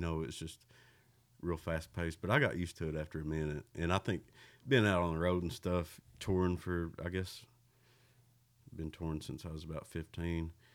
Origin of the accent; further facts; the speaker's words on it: Campton, Kentucky, United States; And I'm from Campton, which is Wolf County, which is a town of 420 people.